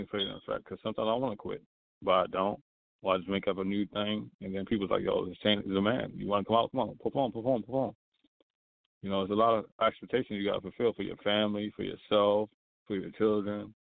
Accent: Baltimore, Maryland, United States; He's from Bridgeport. I'm from Baltimore.

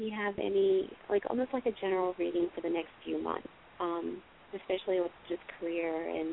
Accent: South Carolina, United States; I'm from South Carolina.

